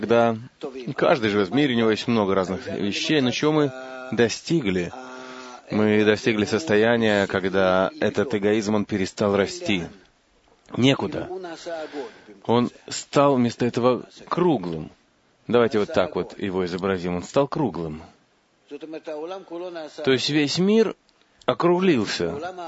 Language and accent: Russian; Holon, Tel Aviv District, Israel; из Холона.